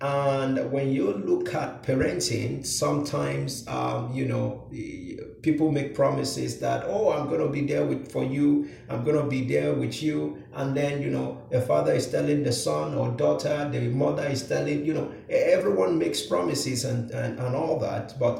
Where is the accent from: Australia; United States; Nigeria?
Nigeria; I'm from Nigeria, so in the northern part of Nigeria